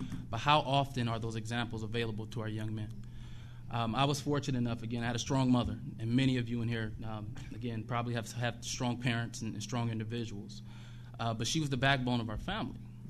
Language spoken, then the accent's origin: English; Omaha, Nebraska, United States; I'm a product of Omaha, born and raised in Omaha, and actually house off right off of 24th and Lake, oldest of 5, single-parent household.